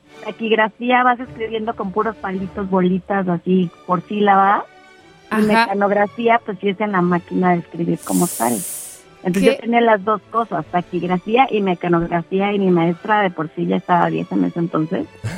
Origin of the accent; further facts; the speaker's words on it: Mexico City, Mexico; De la CDMX.